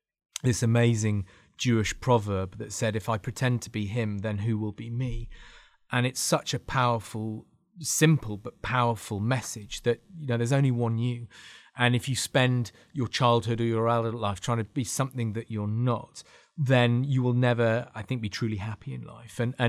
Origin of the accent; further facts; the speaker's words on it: Newcastle upon Tyne, North East England, United Kingdom; And growing up in Newcastle upon Tyne, there was a boy at my school